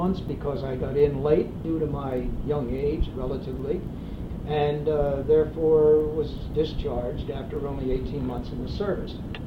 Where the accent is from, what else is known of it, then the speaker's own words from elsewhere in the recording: Shamokin, Pennsylvania, United States; I was born in Shamokin, S-H-A-M-O-K-I-N, Shamokin, Pennsylvania, November 16, 1926.